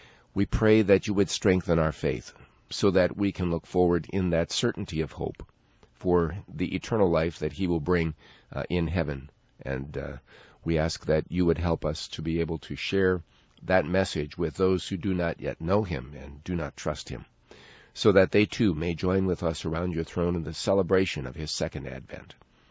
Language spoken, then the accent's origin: English; Chicago, Illinois, United States; Well, actually, I grew up in South Chicago.